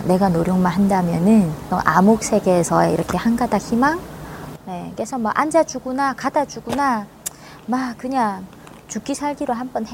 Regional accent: North Korea; now in South Korea; 예전에 처음 왔을 때는 사실 자신감이 좀 많이 부족했으니까 북한에서 왔다는 걸 좀 많이 숨겼던 것 같아요.

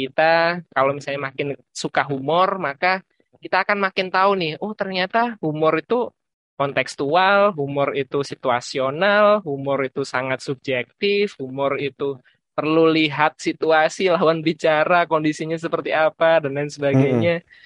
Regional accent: Indonesia; saya dari Indonesia

